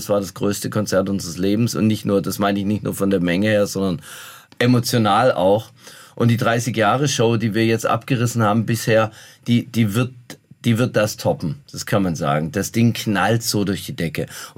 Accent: Munich, Bavaria, Germany; Ich komme aus München. Wir kommen aus München.

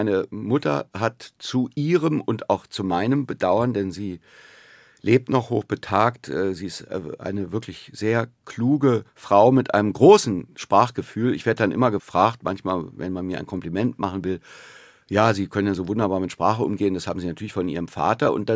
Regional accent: Berlin, Germany; diesen Irrsinn da irgendwie in mich aufzunehmen als Berliner

